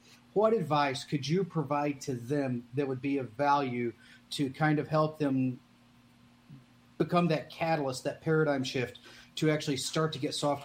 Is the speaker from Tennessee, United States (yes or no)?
yes; Knoxville, Tennessee, United States; I'm originally from the Knoxville area, and I'm about to move back.